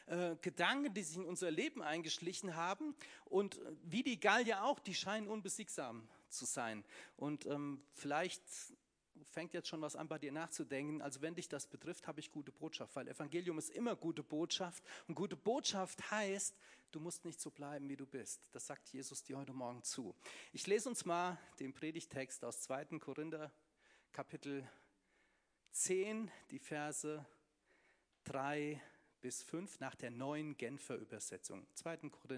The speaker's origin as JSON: {"language": "German", "region": "Hesse", "country": "Germany", "said": "ich bin aus dem Vogelsberg. Ich komme aus einem kleinen Dorf mit 800 Einwohnern."}